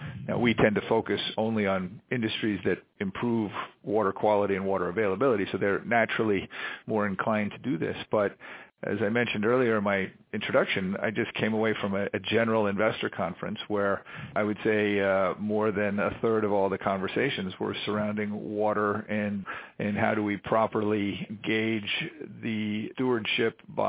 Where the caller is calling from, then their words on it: Boston, Massachusetts, United States; And I will say that I'm sitting here and I'm calling you from Boston today